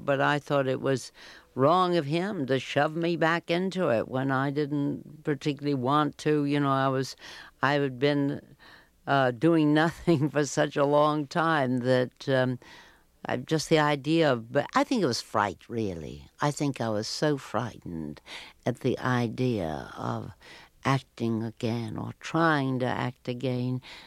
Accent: the South, United States; also born or lived in Illinois; And I was from the South, you see, and women in the South, we flirt. We're brought up that way. I'd had 2 years at Northwestern University outside of Chicago. And then I came to New York

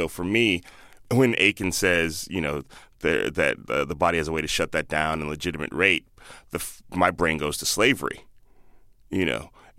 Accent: Chicago, Illinois, United States; also born or lived in Palo Alto / Indianapolis / Boston; now in San Francisco, United States; I grew up all over, but I went to high school in Chicago. Mm-hmm. And then I moved from Chicago to San Francisco 15 years ago. But I was born in Palo Alto, lived in Indianapolis, lived in Boston.

